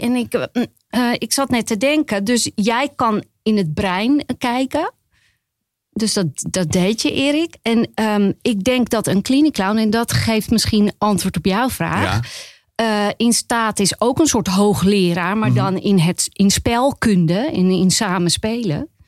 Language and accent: Dutch; Haarlem, North Holland, Netherlands; ik kom uit Haarlem.